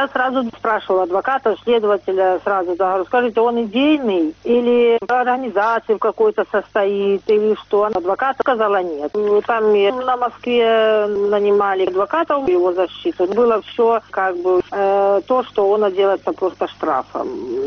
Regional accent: Belarus; мы белорусы

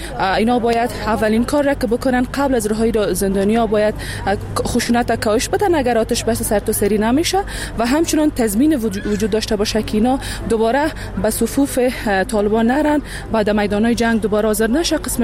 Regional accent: Baghlan, Afghanistan; از بغلان آمدیم.

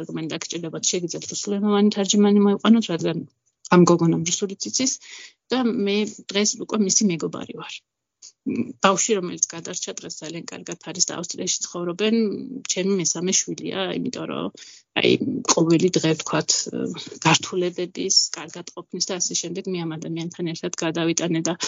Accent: Borjomi, Samtskhe-Javakheti, Georgia; მე ბორჯომში გავიზარდე, ბორჯომის რაიონის სოფელ დურში, ერთ-ერთ სოფელში არაფერი მაშინ არ იყო

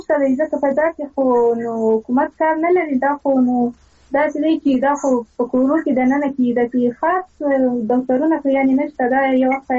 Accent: Ghazni, Afghanistan; نو زه ډېره ویاړم چې زه د غزنی ولایت یم.

